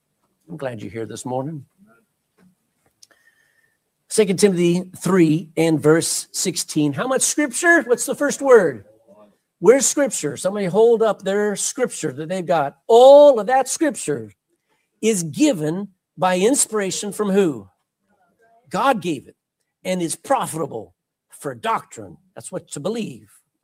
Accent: Texas, United States; I think it gave me great, can I say, pride in being a Texan, because my family goes back to a time.

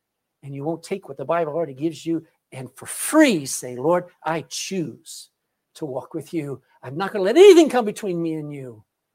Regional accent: Texas, United States; There's some weirdos, you know, weirdos in Texas, I'm from Texas, who think they can control the weather.

